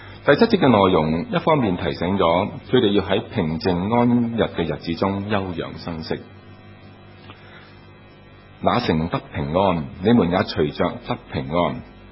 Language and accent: Chinese; Hong Kong; 绝对不是今天我们香港人那个移民经验可以能够理解得到。